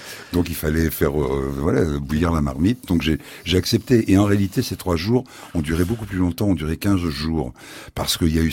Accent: Paris, Île-de-France, France; born there; pied noir que je ne suis pas d'ailleurs, ouais. Parce que je ne suis pas né en Algérie. Moi, je suis né à Paris.

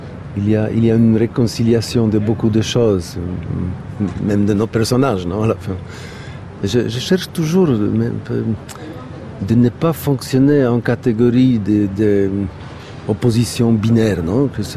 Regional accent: Poland; ou surtout chez nous en Pologne

